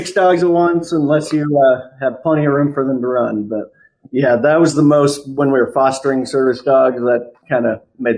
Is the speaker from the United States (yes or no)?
yes; Wichita, Kansas, United States; I grew up in Wichita, Kansas